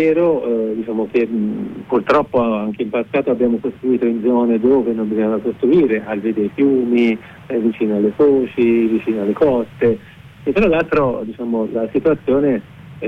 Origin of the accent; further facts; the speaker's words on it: Pisa, Tuscany, Italy; moved away; Sì, sono da Pisa.